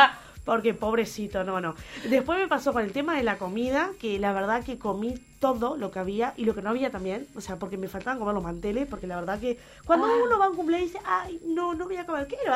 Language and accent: Spanish; Salto, Uruguay; porque somos de Salto, imagínate